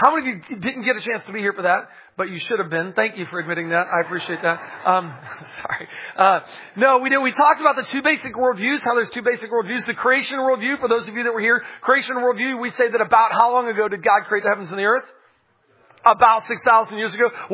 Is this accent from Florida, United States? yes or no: yes; Pensacola, Florida, United States